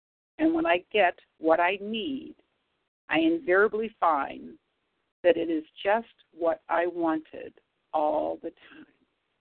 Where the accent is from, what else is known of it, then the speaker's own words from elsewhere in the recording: St. Louis, Missouri, United States; Oh, absolutely, Rita. I'm from St. Louis.